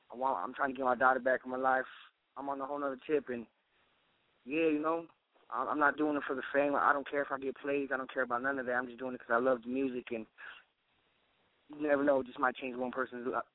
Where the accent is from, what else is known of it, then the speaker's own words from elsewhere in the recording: Riverside, California, United States; Shit, I'm born and raised in Riverside, you know, on the south side.